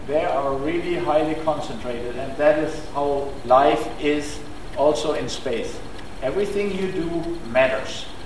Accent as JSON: {"language": "English", "country": "Germany", "second_language": "English", "said": "and I in between as a German astronaut at that time"}